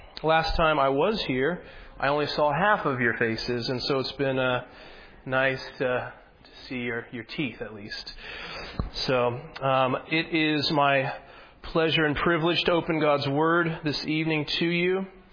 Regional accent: Indianapolis, Indiana, United States; Well, I grew up in Indianapolis, been here my whole life.

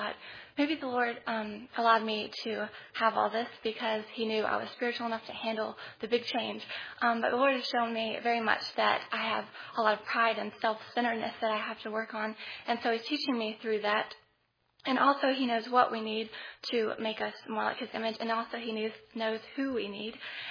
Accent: Shelby, United States; I am a graduate of theology major, and I'm from Shelby.

